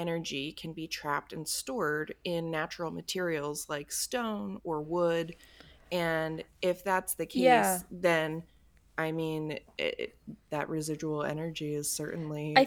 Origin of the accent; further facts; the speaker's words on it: Pennsylvania, United States; Well, I'm from Bucks County, Pennsylvania.